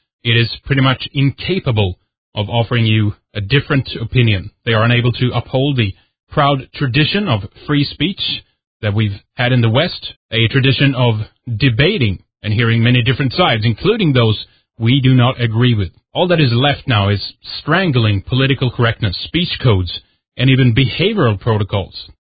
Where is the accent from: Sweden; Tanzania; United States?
Sweden; from Sweden